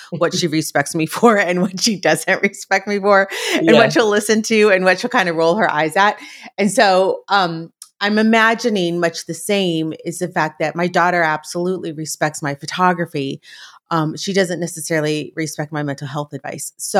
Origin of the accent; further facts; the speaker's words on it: Los Angeles, California, United States; Okay. Now, I grew up in Los Angeles, and I wasn't like connected directly to the entertainment industry